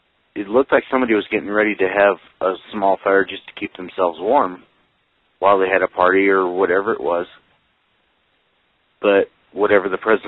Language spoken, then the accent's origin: English; Northwest Territories, Canada; I'm not Dene, but I grew up in the area. I grew up in Crown Point, just about an hour south of here.